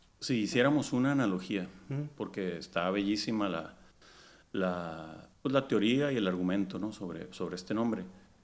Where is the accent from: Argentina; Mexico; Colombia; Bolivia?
Mexico; Culiacán, Sinaloa; recordarles que somos de Culiacán, que estamos haciendo cosas chilas.